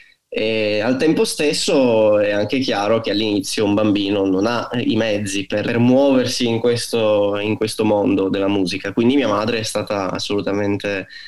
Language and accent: Italian; Gorizia, Friuli-Venezia Giulia, Italy; now in Berlin, Germany; io in questo momento vivo a Berlino, ma ogni volta che torno a Gorizia, la mia città natale, sono sempre felice